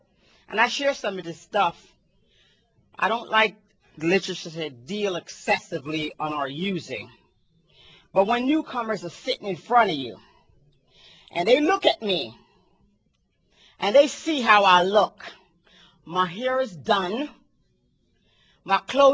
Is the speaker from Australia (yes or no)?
no; Jamaica; I come from the islands, y'all. I come from Jamaica.